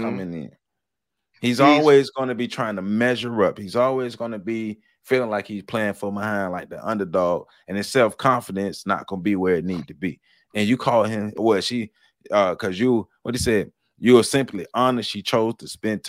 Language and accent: English; the South, United States; I'm from the South, and I was taught to be courteous, to be a gentleman, to be all these things.